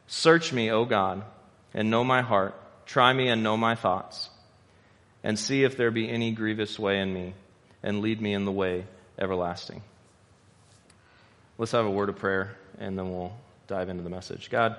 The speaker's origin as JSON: {"language": "English", "region": "Texas", "country": "United States", "said": "I mean, I'm from Texas, you know, your expectation should be low."}